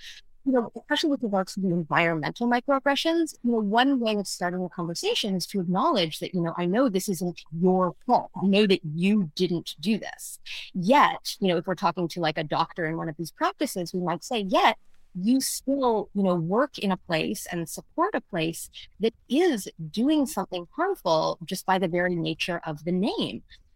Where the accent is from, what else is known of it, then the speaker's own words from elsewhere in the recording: Canada; so I'm also Canadian